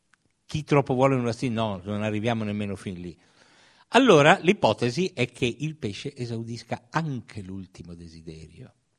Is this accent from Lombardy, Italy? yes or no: yes; Lombardy, Italy; io vengo dal Bresciano